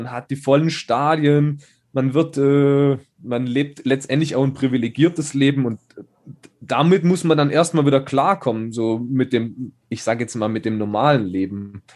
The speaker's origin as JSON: {"language": "German", "town": "Schonach", "region": "Baden-Württemberg", "country": "Germany", "tie": "born or raised there", "said": "in Schonach, da wo ich herkomme, kleiner Ort mit 4000 Einwohnern."}